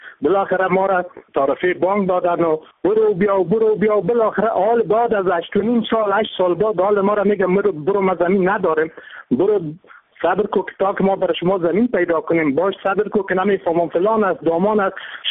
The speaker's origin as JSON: {"language": "Persian", "region": "Kabul", "country": "Afghanistan", "said": "ما از کابل هستیم. مدت 8-9 سال است که ما آمدیم"}